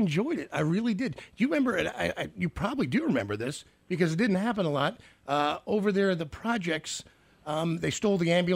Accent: Memphis, Tennessee, United States; born there; because I was born in Memphis, and I've been to Graceland, and of course, you know, it's just in your blood.

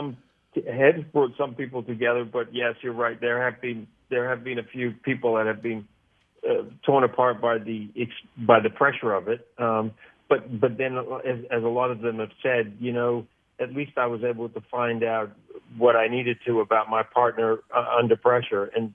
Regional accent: New Zealand; now in United States; I'm an immigrant. I come from New Zealand originally. I came to America

